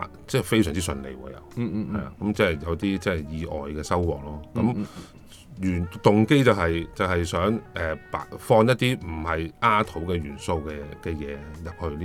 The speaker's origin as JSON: {"language": "Cantonese", "country": "Hong Kong", "tie": "born or raised there", "said": "即係我喺香港土生土長，我哋香港人咧，好似成日都好抑壓自己嘅情緒"}